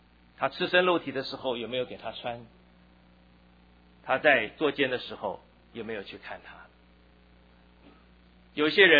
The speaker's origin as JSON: {"language": "Chinese", "country": "China", "said": "自己的品格、修身、齐家和我们中国人讲的非常的像。"}